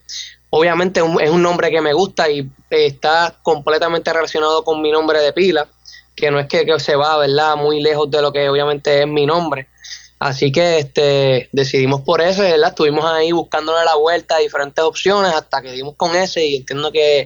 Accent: Aguada, Puerto Rico; Así mismo es, de mi pueblito de Aguada, que lo amo con todo mi corazón.

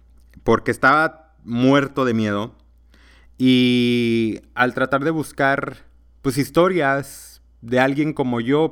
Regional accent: Mexico; una persona como yo, un mexicano que creció en un pueblo, que tiene padres católicos

